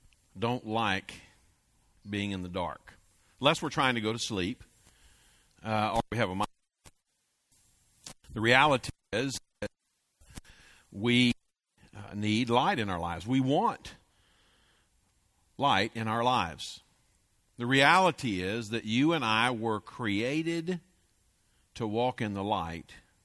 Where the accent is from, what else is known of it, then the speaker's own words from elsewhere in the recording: Weatherford, Texas, United States; We grew up in Weatherford, out in the country, and there's no skyline like the Texas skyline.